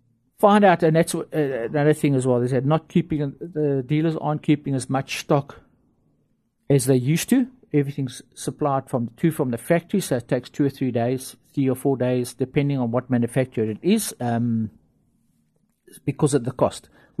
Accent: Johannesburg, Gauteng, South Africa; I never did one in Joburg. I'm from Joburg. But down here, I've done about eight or nine already.

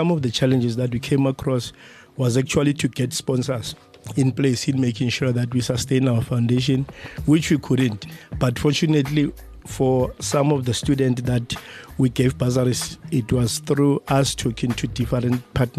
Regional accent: Katleung, South Africa; I'm actually coming from Katleung, I was born and bred in Katleung.

